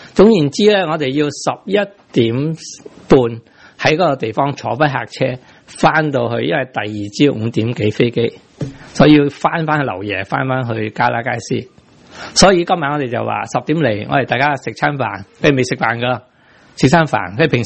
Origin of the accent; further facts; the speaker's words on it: Guangdong, China; 国语我哋广东人好少唔讲啲嘢噶。